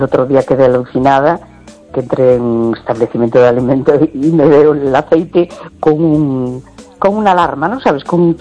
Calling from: A Coruña, Galicia, Spain; de La Coruña.

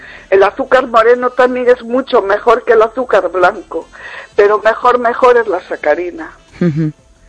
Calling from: Vigo, Galicia, Spain

